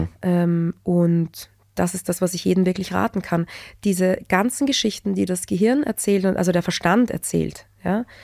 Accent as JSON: {"language": "German", "country": "Austria", "said": "Wir Österreicher lieben es ja."}